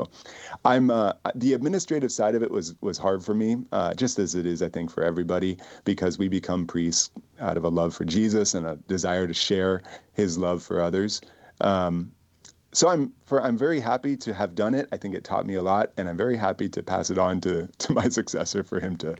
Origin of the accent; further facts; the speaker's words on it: San Diego, California, United States; also born or lived in La Mesa; You know, I was born in La Mesa. I lived in San Diego for the first 12 years of my life. It would feel like coming home to me